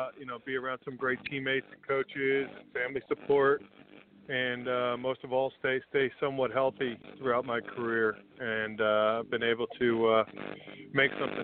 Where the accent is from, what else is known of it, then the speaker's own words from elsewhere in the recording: New Jersey, United States; You know, I grew up in North Jersey and was a Giant fan growing up. I got drafted to Dallas.